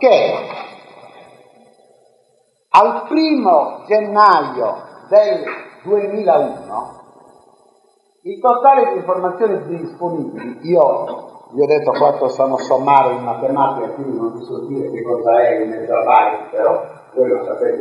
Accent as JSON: {"language": "Italian", "town": "Perdasdefogu", "region": "Sardinia", "country": "Italy", "tie": "born there", "said": "se voi andate al paese dove io sono nato, al comune, a Perdos de Vogo"}